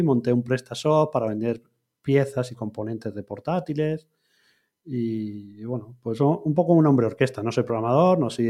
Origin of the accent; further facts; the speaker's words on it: Madrid, Community of Madrid, Spain; soy de Madrid, el negocio estaba en Sevilla, entonces de madrileño y sevillano, pues madrillano